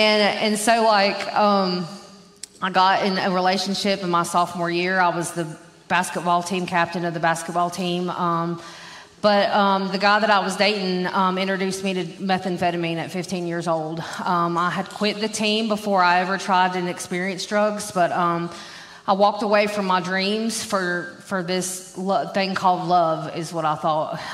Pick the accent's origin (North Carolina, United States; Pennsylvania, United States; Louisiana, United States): North Carolina, United States; Boone; So I'm local native from Boone. I actually went to Hardin Park right here in my elementary days. Woo woo, Golden Eagles. I'm local, always called this home